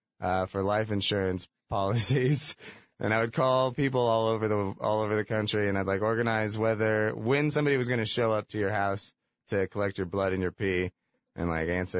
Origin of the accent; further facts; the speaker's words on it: San Diego, California, United States; also born or lived in Chicago; Yeah, I grew up here in San Diego. I moved here when I was, like, 5 from Chicago.